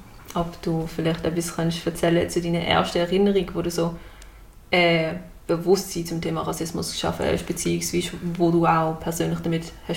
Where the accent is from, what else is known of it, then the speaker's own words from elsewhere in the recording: Basel, Basel-Stadt, Switzerland; ich komme aus Basel, bin Schülerin momentan. Ich habe auch einen afrikanischen Hintergrund, beziehungsweise komme aus dem Senegal und aus der Schweiz.